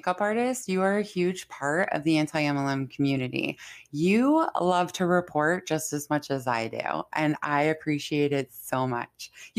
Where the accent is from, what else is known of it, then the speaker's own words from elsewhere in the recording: Warren, Michigan, United States; So I have to put in that I'm from Warren, Michigan.